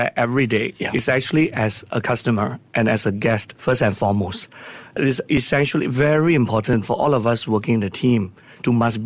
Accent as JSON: {"language": "English", "country": "Singapore", "said": "I believe as a Singaporean"}